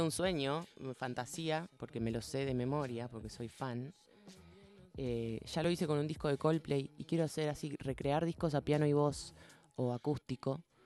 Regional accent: Pilar, Buenos Aires Province, Argentina; Quiero volver a tocar en Pilar, que yo me fui de Pilar. Yo soy de Pilar.

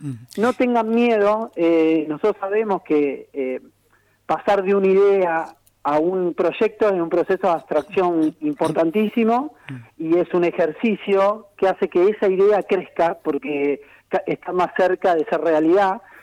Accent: Rufino, Santa Fe, Argentina; yo soy de Rufino, es decir, la localidad más al sur de la provincia, más austral de la provincia, soy yo

